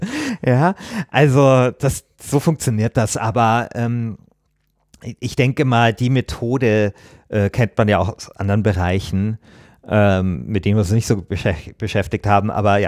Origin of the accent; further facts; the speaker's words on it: Bavaria, Germany; Ich komme ja aus Bayern.